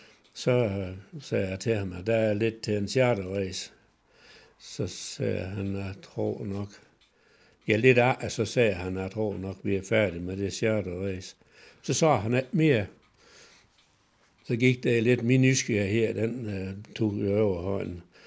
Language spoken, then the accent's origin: Danish; Vildbjerg, Central Denmark Region, Denmark; jeg kommer fra Vildbjerg, det er der, hvor der er Vildbjerg-kub.